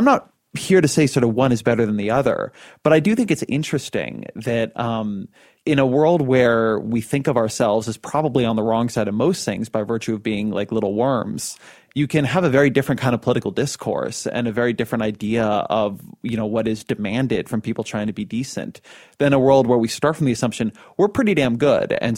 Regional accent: California, United States; like I'm a Californian and I like Apple computers, right?

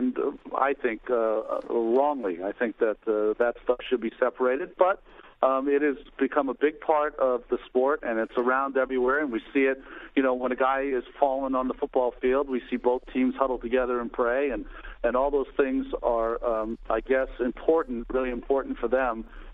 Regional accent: Massachusetts, United States; Now, I grew up in Massachusetts, so that's part of it.

